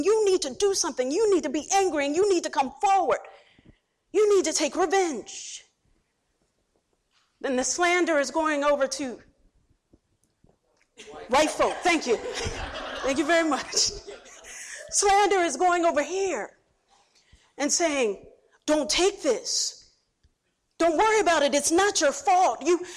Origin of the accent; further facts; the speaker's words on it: Philadelphia, Pennsylvania, United States; When I was growing up in West Philadelphia, I grew up in West Philadelphia, Parkside.